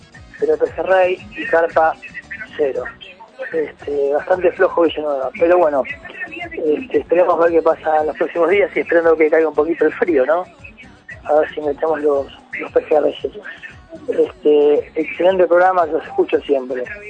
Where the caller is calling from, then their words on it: Lomas, Buenos Aires, Argentina; acá de Lomas.